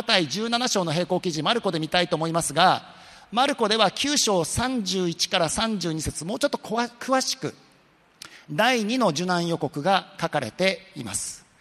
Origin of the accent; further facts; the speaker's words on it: Hokkaido, Japan; 私はね、どうして寒い北海道から来た牧師にね、神様はこんなシンガポールで一番暑い礼拝堂で説教させるんだろうか思ったけども、今心から感謝しています。